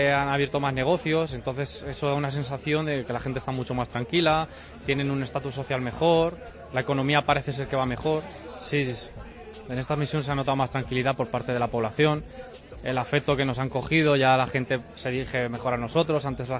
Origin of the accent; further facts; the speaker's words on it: Albacete, Castilla-La Mancha, Spain; now in Madrid, Spain; Yo soy natural de Albacete, pero llevo ya 11 años en Madrid.